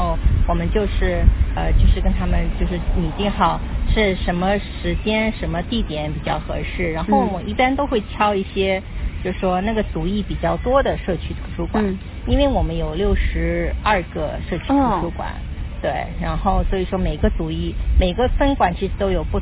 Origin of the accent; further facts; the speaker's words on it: Shanghai, China; now in New York, United States; 不仅仅是因为它很像我的家乡上海，魔都上海